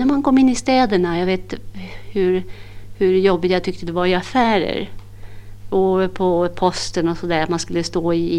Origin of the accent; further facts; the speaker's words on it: Piteå, Norrbotten County, Sweden; moved away; och jag kommer från Piteå och har varit här sedan 1958.